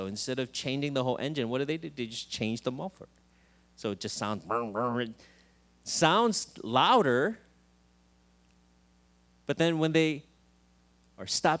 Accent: United States; it's all a little bit confusing to me because I'm an American, so I don't really know that.

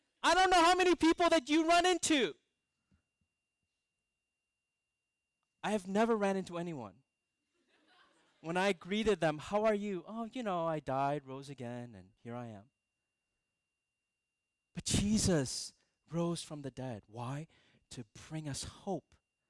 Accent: Minnesota, United States; By the way, disclaimer, I grew up in Minnesota, so you know who I was rooting for, right? I got to be loyal to my Midwest region.

